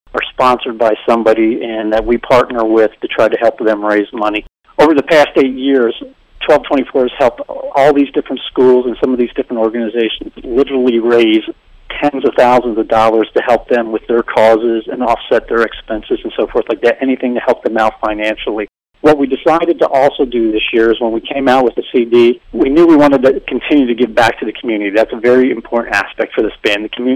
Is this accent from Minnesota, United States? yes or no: no; Walnutport, Pennsylvania, United States; when he announced that I was from the Walnutport area, the applause was amazing